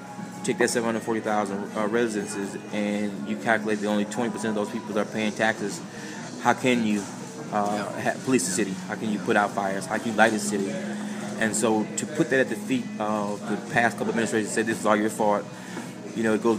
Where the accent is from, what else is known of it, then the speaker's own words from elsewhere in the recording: Detroit, Michigan, United States; Being born and raised in Detroit, I was born on the west side.